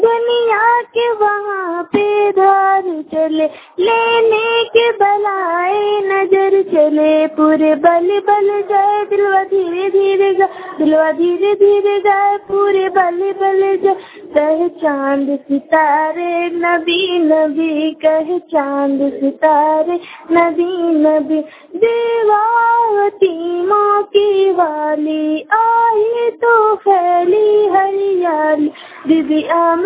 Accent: Kasmar, Jharkhand, India; मैं कस्मार प्रखंड जिला मुकारा झारखंड की रहने वाली हूँ। मैं कहीं विद्यालय कस्मार की छात्र हूँ।

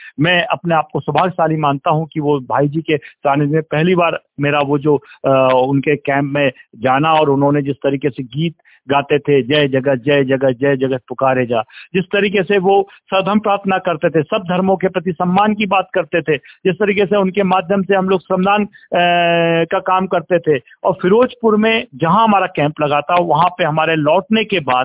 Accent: Chhindwara, Madhya Pradesh, India; हम छिंदवाड़ा से, मुझे आज भी याद है कि मैं कक्षा

